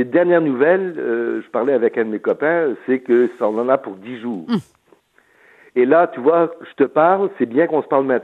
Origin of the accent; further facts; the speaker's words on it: Quebec, Canada; revenir chez moi au Québec avec 30-40 concerts à peu près